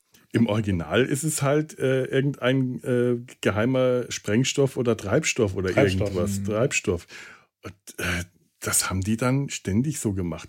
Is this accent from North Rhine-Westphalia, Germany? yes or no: no; Schweinfurt, Bavaria, Germany; Ich bin in Schweinfurt zur Schule gegangen.